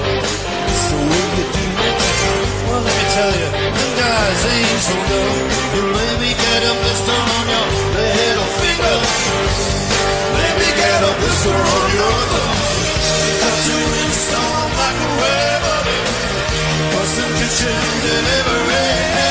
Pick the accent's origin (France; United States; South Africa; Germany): South Africa; Hey, I really like your music. I'm from South Africa.